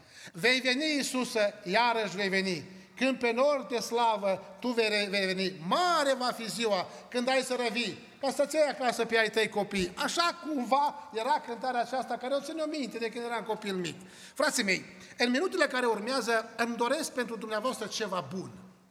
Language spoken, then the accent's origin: Romanian; Romania; moved away as an adult; now in Austria; Eu am plecat din România să fac un trai mai bun mie și familiei mele.